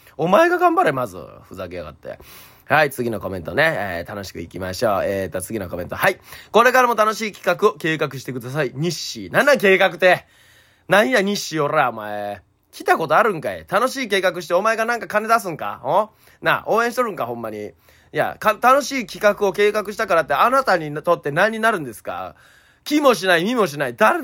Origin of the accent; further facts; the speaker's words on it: Okayama, Japan; 僕はね地元岡山で、